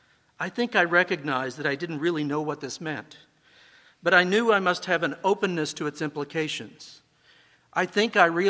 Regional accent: Illinois, United States; my hometown in southern Illinois, near Evansville

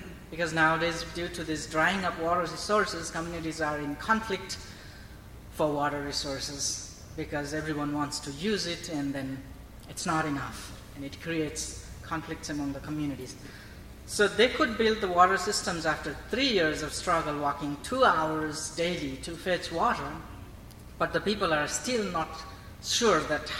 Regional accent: Nepal; I'm from Nepal … working with MCC

